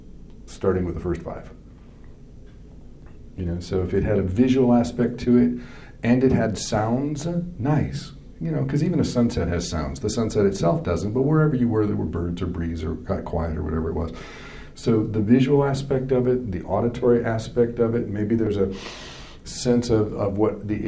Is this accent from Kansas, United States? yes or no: yes; Kansas, United States; I'm from Kansas. I grew up in Kansas. and I speak this way.